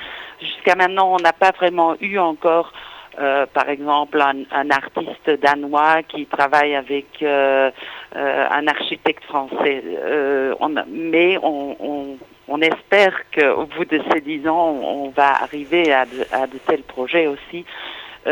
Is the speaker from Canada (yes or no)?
no; Belgium; now in Copenhagen, Denmark; moi je suis belge en fait, donc je suis arrivée à Copenhague début des années 90